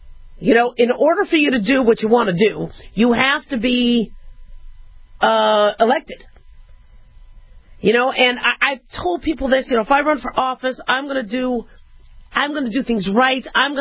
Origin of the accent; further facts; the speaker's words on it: United States; But, you know, as an American, I do get a little frustrated with these quote-unquote witch hunts.